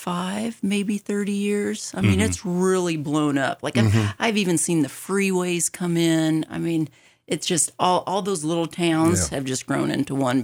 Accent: Flagstaff, Arizona, United States; That's where I was born. I grew up in Flagstaff.

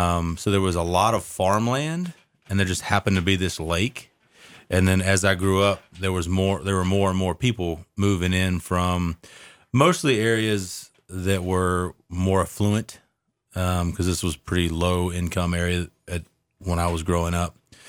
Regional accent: Virginia, United States; I'm kind of in the Piedmont, right up against the mountains, in a county called Bedford County. And right around Smith Mountain Lake.

